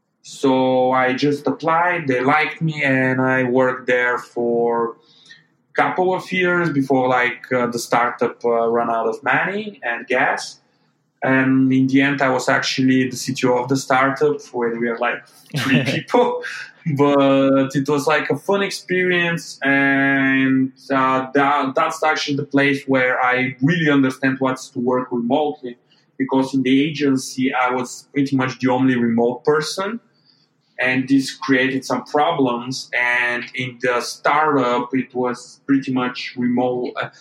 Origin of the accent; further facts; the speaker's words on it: Dobrich, Dobrich Province, Bulgaria; I was working at the agency of my hometown, Dobrich, in Bulgaria.